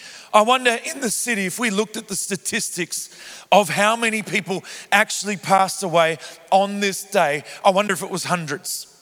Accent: Melbourne, Victoria, Australia; also born or lived in Adelaide / Cairns; Some of you know, I'm from Melbourne. I'm from Planet Shakers Church. I wasn't always from Melbourne. I've had a life of basically moving around wherever my dad pastored a church, really. Born in Adelaide, lived there for a few years, moved to Cairns in Queensland.

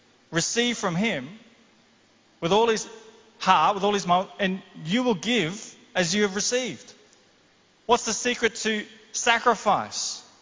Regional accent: Mount Isa, Queensland, Australia; born there; I was born in Mount Isa. If you can forgive me for that, I was born in Mount Isa.

